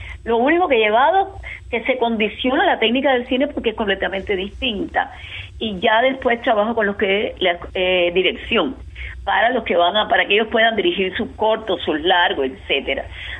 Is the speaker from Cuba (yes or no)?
yes; Havana, Cuba; accent: Cuban; Yo soy cubana y me muero siendo cubana. Y de Jesús María, la parte más auténtica de La Habana Vieja.